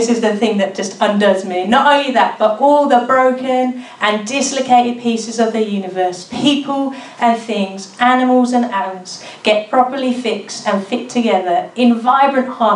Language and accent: English; Caulfield, Victoria, Australia; Where I'm from is like white middle class suburbia. I'm from St Caulfield. Do you know St Caulfield? Yeah, that's where I'm from.